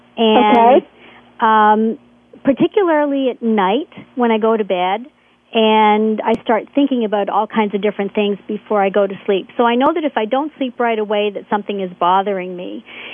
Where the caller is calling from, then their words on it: Toronto, Ontario, Canada; I'm calling from Toronto.